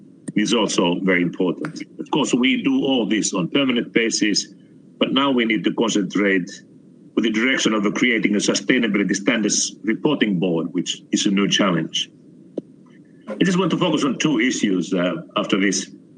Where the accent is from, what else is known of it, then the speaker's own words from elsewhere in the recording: Finland; I'm from Finland, we know ice hockey.